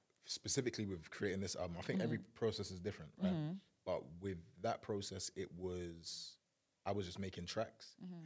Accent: London, United Kingdom; I'm here in London as a Ghanaian kid, but I don't feel like this is home.

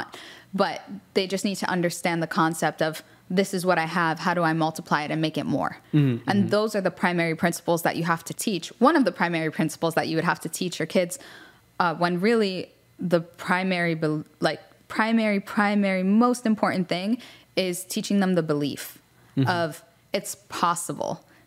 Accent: United States; because, you know, growing up in America and I'm the oldest, you know, like I did have to share

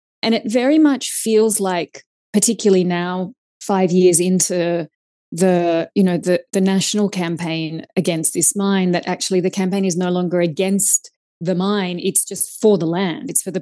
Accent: Serbia; I am from Serbia.

